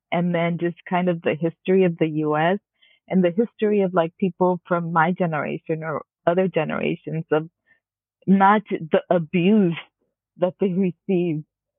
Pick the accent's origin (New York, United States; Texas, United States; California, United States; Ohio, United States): California, United States; Los Angeles; The other thing was my mom is from El Salvador and I grew up in East LA, where it's predominantly Mexican.